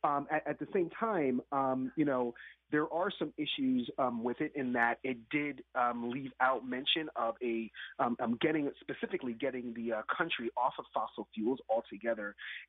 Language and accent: English; New York City, New York, United States; now in Seattle, United States; For instance, in my home state, I live in Seattle now, but grew up in New York City.